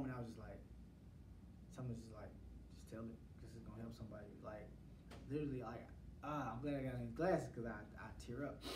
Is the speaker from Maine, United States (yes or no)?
no; St. Louis, Missouri, United States; It was in Chicago. I'm from St. Louis, but it was in Chicago.